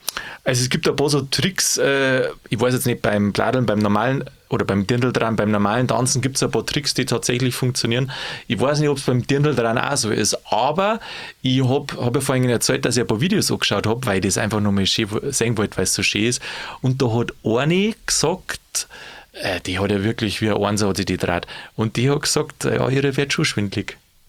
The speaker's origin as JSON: {"language": "German", "region": "Bavaria", "country": "Germany", "said": "Weil da wäre es direkt als Bayer wie ein Depp dargestellt, ein bisschen."}